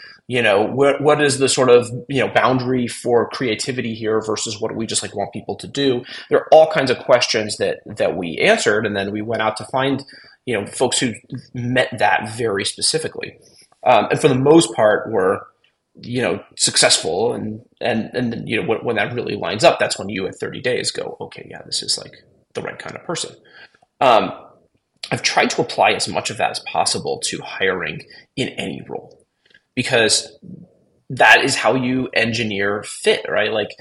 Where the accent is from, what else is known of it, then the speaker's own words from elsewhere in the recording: San Francisco, California, United States; I'm, you know, born and raised in San Francisco, big Golden State Warriors fan.